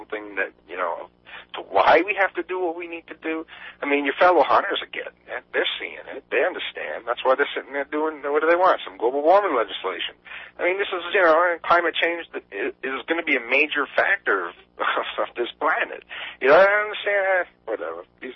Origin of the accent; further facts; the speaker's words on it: New York, United States; there was a game farm where I grew up on Long Island.